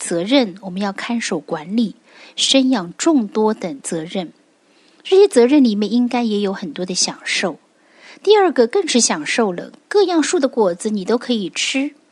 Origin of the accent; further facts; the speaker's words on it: China; 借酒消愁，我们中国人常常说是更愁。